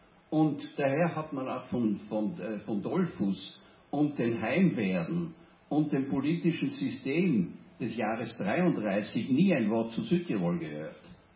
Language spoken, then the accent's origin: German; Innsbruck, Tyrol, Austria; Die letzte freie Wahl, die 1932 abgehalten wurde, war in Innsbruck, meiner Heimatstadt.